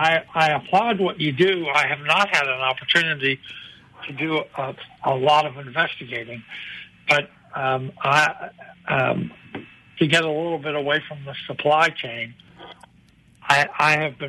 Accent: Pittsburgh, Pennsylvania, United States; also born or lived in Philadelphia; I might remind you that I lived in Philadelphia for 10 years after being born and raised in Pittsburgh.

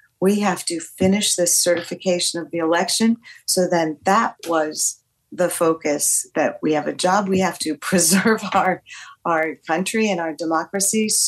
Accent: Philadelphia, Pennsylvania, United States; we're from Philadelphia. We're from the place where our democracy began 248 years ago.

